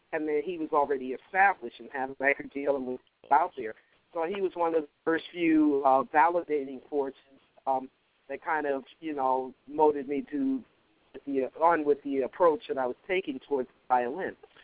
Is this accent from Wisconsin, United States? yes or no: no; Virginia, United States; also born or lived in New York; because I was born in New York. So I grew up in Virginia, but I was born in New York.